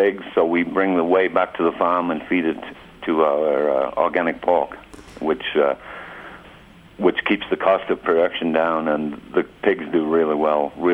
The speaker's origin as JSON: {"language": "English", "region": "England", "country": "United Kingdom", "said": "I'm from England originally, and I worked with cattle all over the world."}